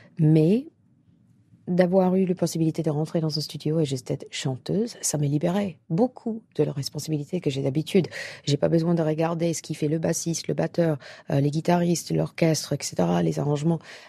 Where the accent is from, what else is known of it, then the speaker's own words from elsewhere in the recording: United States; French is a second language; Juste parce que je suis américaine